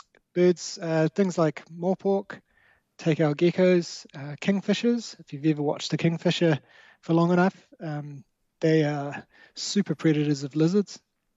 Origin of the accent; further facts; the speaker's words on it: South Africa; now in New Zealand; growing up in South Africa, kept snakes, played with chameleons all the time. And when our family immigrated out to New Zealand